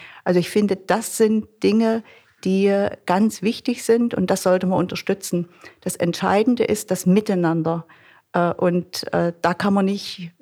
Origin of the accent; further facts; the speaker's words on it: Bärendorf, Saxony, Germany; Ich komme aus Bärendorf